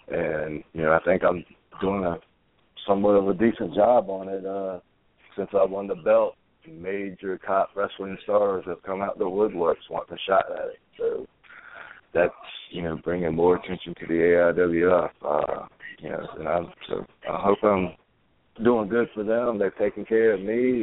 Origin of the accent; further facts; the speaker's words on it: United States; where my hometown people thought that I won that belt.